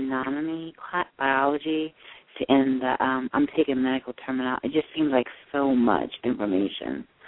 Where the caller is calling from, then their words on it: South Carolina, United States; And I'm calling from South Carolina.